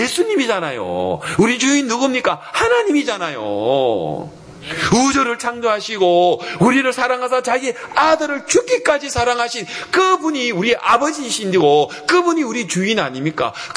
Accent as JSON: {"language": "Korean", "country": "South Korea", "said": "우리는 한국 사람이라서 이 이런 어떤 분위기 속에서 우리가 헤쳐졌지"}